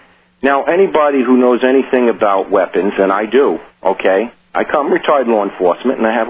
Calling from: New York City, New York, United States; and of course I'm calling from New York City

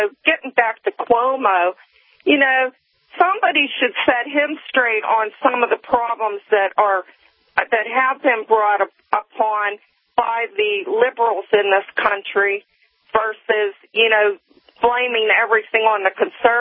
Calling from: Pennsylvania, United States; I'm from Pennsylvania.

